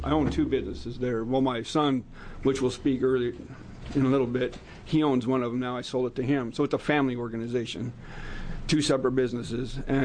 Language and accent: English; Coos Bay, Oregon, United States; Good morning, everybody. I'm from Coos Bay.